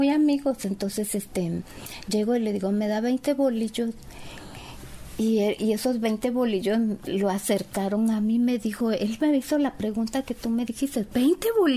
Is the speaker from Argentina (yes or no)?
no; Tabasco, Mexico; En Tabasco. Yo soy tabasqueña.